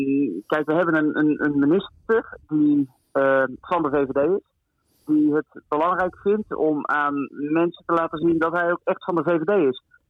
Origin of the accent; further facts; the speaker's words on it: Breda, North Brabant, Netherlands; 37 jaar, ik kom uit Breda.